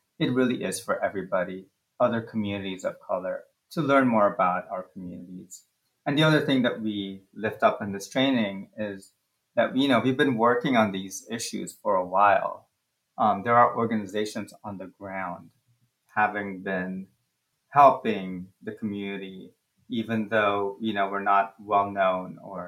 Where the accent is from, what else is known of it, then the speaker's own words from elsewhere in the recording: Philippines; we're both from the Philippines, grew up in the Philippines, and we were speaking in Tagalog.